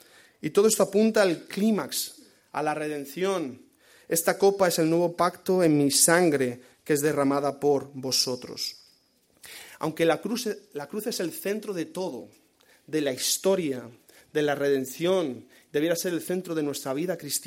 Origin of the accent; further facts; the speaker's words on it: Balearic Islands, Spain; si yo soy mallorquín